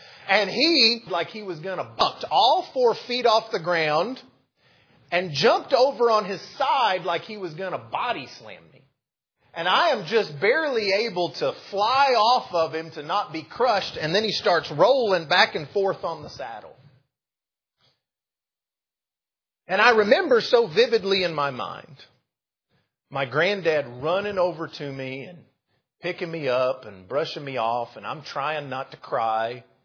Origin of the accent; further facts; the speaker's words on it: Texas, United States; I grew up in West Texas. I think maybe I've mentioned that already in this series of lessons. And we lived just down the road from my grandparents with some family land that's been in my family for, over 100 years now.